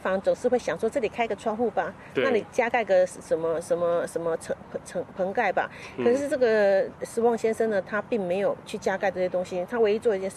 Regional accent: Taiwan; 我是台湾人哈，以台湾来讲

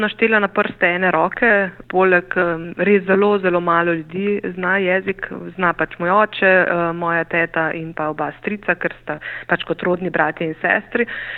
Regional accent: Novo Mesto, Lower Carniola, Slovenia; now in Ljubljana, Slovenia; prihajam z Dolenjske, z Novega mesta. Tam sem preživela so svojo mladost, končala srednjo šolo, potem pa me je pot zanesla v Ljubljano, glavno mesto, na študij zgodovine in pa sociologije

